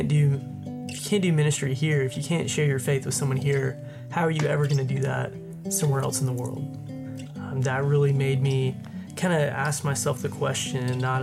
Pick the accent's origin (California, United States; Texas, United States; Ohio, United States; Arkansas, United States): Arkansas, United States; Little Rock; So I was kind of born and raised in Little Rock.